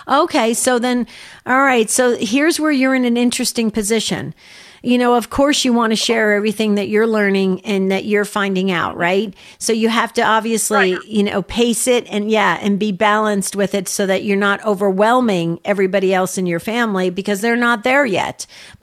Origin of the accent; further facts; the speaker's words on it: New Jersey, United States; the people that ran the town where I grew up in New Jersey